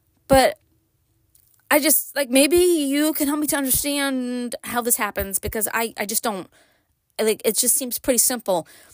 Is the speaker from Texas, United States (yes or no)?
no; Brooklyn, New York, United States; I have a book about growing up in Brooklyn and moving to upstate.